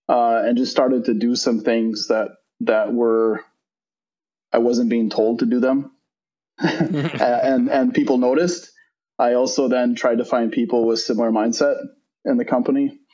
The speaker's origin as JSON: {"language": "English", "region": "Minnesota", "country": "United States", "tie": "born or raised there", "said": "Personally, I grew up in Minnesota. You mentioned the Midwest. That's obviously a big part of my character. Sometimes it comes out in my accent a little bit as well. I grew up in northern Minnesota. I grew up on a farm."}